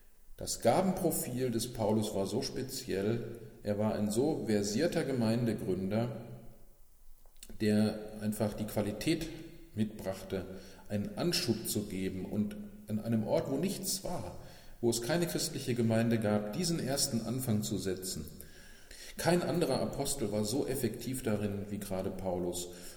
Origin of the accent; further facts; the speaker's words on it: Dortmund, North Rhine-Westphalia, Germany; Auch zum Beispiel in meiner Heimat Dortmund